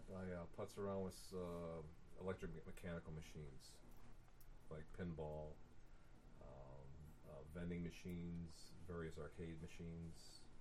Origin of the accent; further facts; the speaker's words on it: Chicago, Illinois, United States; born there; I was born in Chicago.